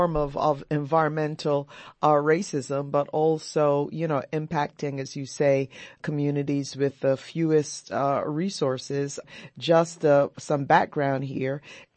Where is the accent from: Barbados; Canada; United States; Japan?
Barbados; Now, Anita, I am from an island. I'm from Barbados originally, and our island is also limestone, basically.